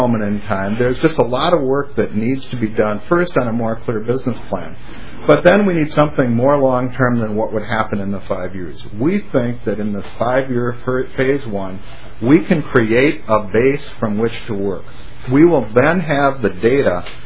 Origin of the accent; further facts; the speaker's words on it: Renville, Minnesota, United States; I grew up in Renville, Minnesota.